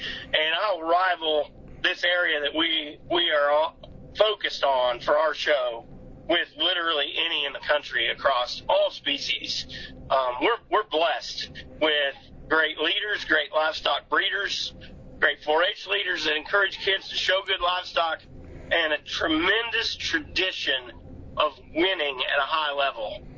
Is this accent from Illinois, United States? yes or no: yes; Illinois, United States; now in Alexis, United States; I grew up in Southern Illinois, and I'm a transplant because my wife was from Knox County, actually.